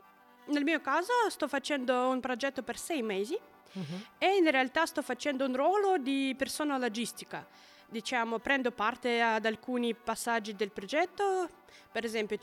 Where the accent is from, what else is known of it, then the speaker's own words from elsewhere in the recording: Moscow, Russia; Italian is a second language; Sono di Mosca, Russia.